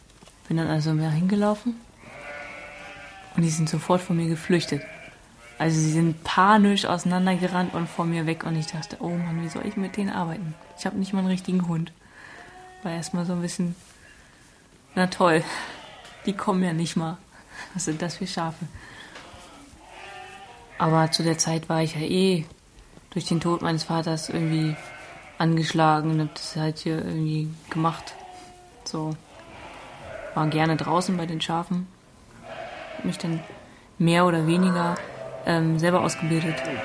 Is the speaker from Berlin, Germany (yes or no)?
no; Potsdam, Brandenburg, Germany; Ich bin in Potsdam groß geworden. Dann später nochmal 3 Jahre, glaube ich, auch auf dem Land. Und dann bin ich aber wieder nach Potsdam gezogen